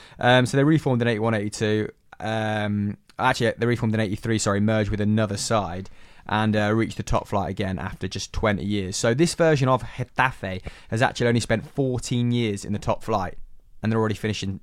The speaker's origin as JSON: {"language": "English", "town": "Leicester", "region": "East Midlands", "country": "United Kingdom", "said": "I'm from Leicester."}